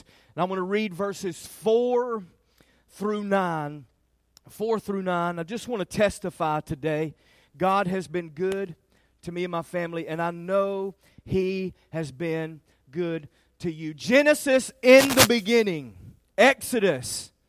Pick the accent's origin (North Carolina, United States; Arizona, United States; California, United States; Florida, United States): North Carolina, United States; Siler City; I'm from Siler City.